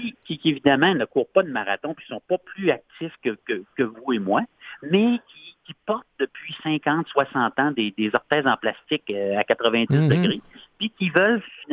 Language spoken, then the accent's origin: French; Quebec City, Quebec, Canada; Alors moi, je viens de, on est de Québec tous les deux